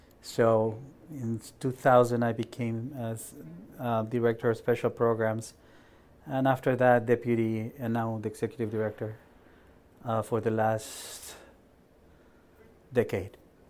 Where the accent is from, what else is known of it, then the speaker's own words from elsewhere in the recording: Mexico City, Mexico; moved away as an adult; I'm originally, I was born and raised in Mexico, mm-hmm. Mexico City. My father's Japanese. My mother's Mexican-French. It's a whole combo. I came here originally to study at Penn.